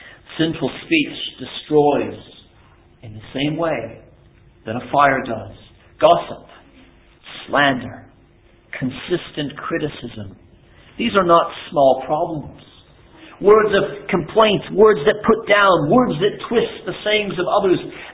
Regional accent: Canada; Growing up in Canada as a boy

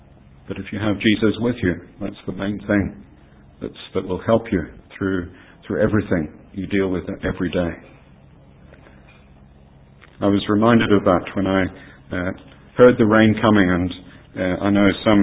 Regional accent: Australia; moved away; I grew up in Australia, when I went back there for the first time

